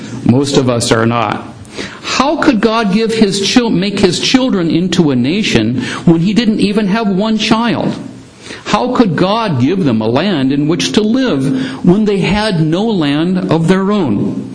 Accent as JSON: {"language": "English", "town": "Richland", "region": "Washington", "country": "United States", "tie": "born or raised there", "lives_now": "Philippines", "said": "When we moved from the Philippines I grew up here in Richland, and when I moved from Richland to the Philippines in 1984"}